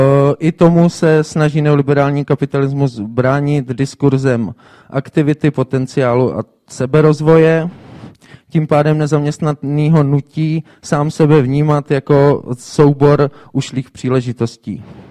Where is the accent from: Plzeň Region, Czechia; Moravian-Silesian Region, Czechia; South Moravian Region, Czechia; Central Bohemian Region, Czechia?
South Moravian Region, Czechia; Brno; a jsem z Brna.